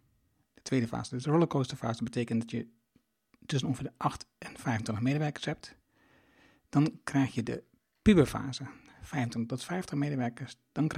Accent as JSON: {"language": "Dutch", "region": "Overijssel", "country": "Netherlands", "said": "Ik kom uit Twente."}